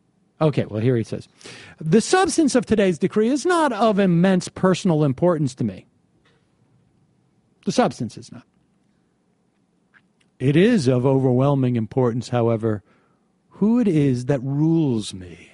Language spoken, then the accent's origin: English; Worcester, Massachusetts, United States; I remember in my teens growing up in Worcester